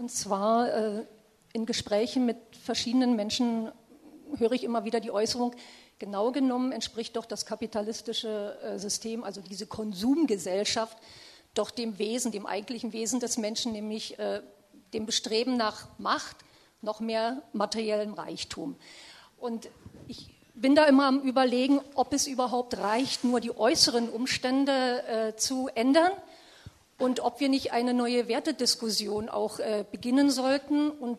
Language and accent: German; Erlangen, Bavaria, Germany; ich komme aus Erlangen.